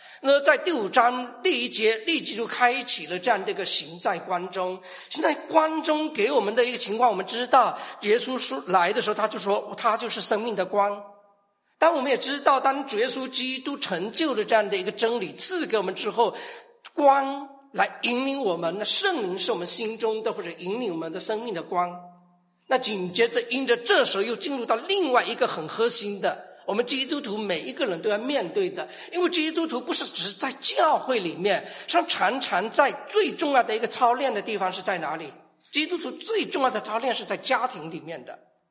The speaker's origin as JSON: {"language": "Chinese", "region": "Fujian", "country": "China", "said": "反正你知道我福建人，我 F 跟 H 是很难念出来的"}